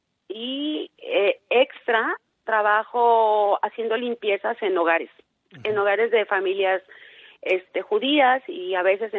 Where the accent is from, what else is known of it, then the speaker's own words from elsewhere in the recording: Mexico; now in United States; venimos a dar lo mejor de nosotros como mexicanos, como trabajadores.